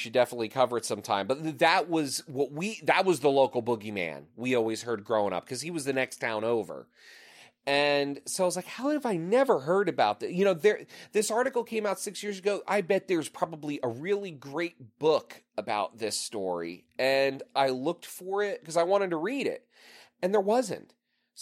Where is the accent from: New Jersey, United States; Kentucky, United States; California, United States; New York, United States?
New Jersey, United States; Clark; also born or lived in Rahway; I grew up in Clark and Rahway inside of Union County, New Jersey.